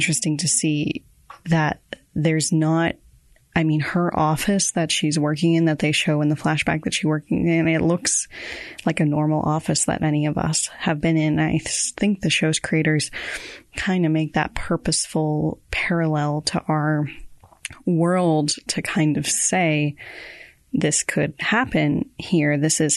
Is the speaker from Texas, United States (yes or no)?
no; Boston, Massachusetts, United States; And yeah, I'm from Boston.